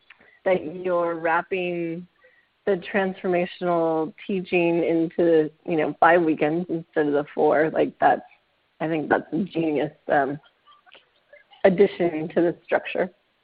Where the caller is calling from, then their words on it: Austin, Texas, United States; I'm from Austin